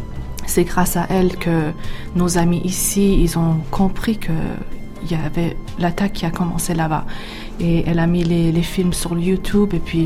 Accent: Toronto, Ontario, Canada; also born or lived in Montreal; J'ai 36 ans. Je suis née au Canada. Je suis née à Montréal, à Québec, et j'ai grandi à Toronto. Ma famille a quitté l'Iran 2 ans avant la révolution.

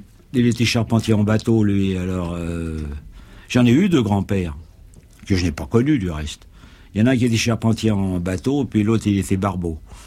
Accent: Paris, Île-de-France, France; Ils disent, oui, qu'est-ce que... D'où êtes-vous? Ben, je dis, je suis d'ici.

